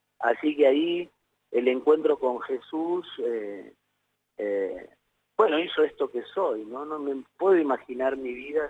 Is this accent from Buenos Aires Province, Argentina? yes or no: yes; Berazategui, Buenos Aires Province, Argentina; El Berazategui pertenece a Quilmes, ¿no? Que es mi diócesis de origen.